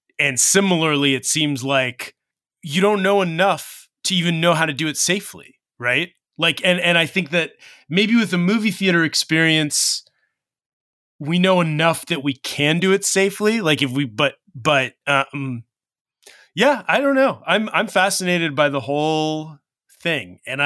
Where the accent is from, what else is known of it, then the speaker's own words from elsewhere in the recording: California, United States; For me, speaking as a Californian locally, we have not seen yet.